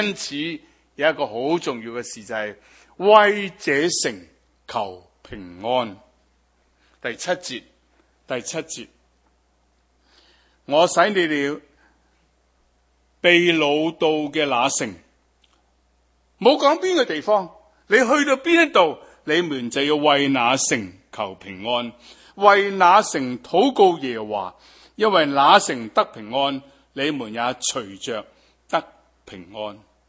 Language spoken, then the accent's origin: Cantonese; Hong Kong; 即係你知道我哋香港人好苦惱㗎嘛